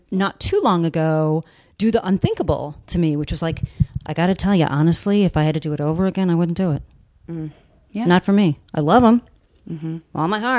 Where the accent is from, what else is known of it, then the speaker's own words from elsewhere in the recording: Long Beach Island, New Jersey, United States; I grew up in South Jersey. Mm-hmm. On the Jersey Shore.